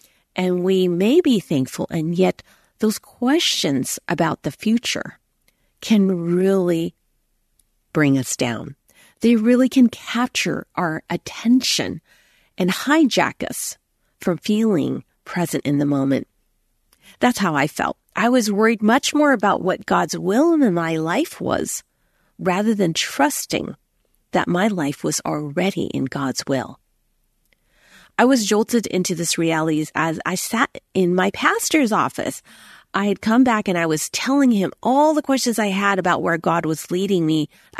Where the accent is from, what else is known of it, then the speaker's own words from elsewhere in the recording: United States; born there; I was born in America, and I just felt so fortunate.